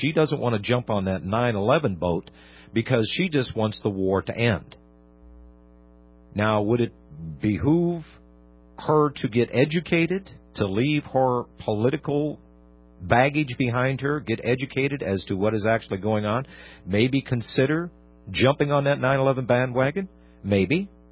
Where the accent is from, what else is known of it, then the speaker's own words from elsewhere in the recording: United States; You're an American, and I'm talking to you. I'm an American.